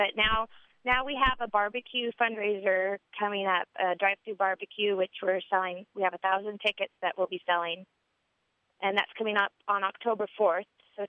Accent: California, United States; I'm from Southern California, and it's reaching my friends and family and their friends and family from down south.

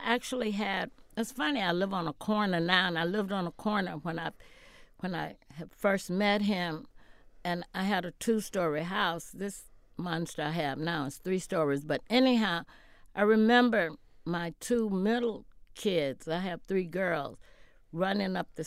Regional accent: Houston, Texas, United States; I grew up, when I left Houston, my mother did not have a television. I was a radio person.

